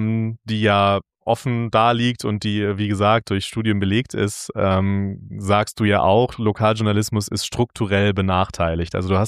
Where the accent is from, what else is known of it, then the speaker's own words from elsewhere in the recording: North Rhine-Westphalia, Germany; Ich komme ja aus dem Sauerland